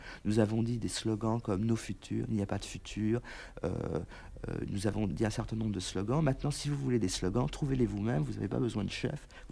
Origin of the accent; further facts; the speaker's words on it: Paris, Île-de-France, France; moi, je suis né à Paris, j'ai toujours vécu dans une ville.